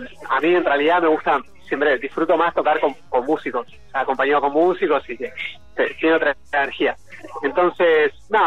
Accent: La Plata, Buenos Aires Province, Argentina; Fue allá en mi ciudad natal, en La Plata

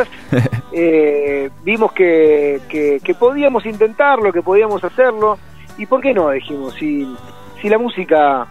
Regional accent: Buenos Aires, Argentina; somos de Buenos Aires.

